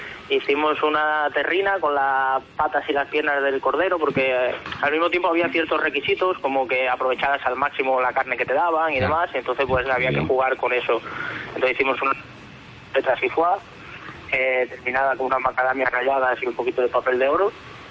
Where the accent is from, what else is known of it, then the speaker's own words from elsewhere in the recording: Badajoz, Extremadura, Spain; now in Barcelona, Spain; soy de Badajoz, pero ahora mismo trabajo en Barcelona, de jefe de cocina del Hotel Lola, aquí en Barcelona.